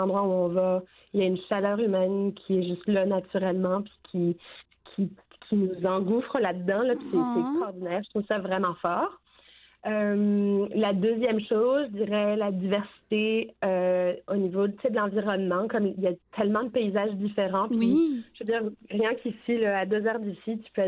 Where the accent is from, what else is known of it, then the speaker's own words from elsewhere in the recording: France; now in Canada; Ben, je viens de France, fait qu'on a le palais fin, puis on aime ça manger.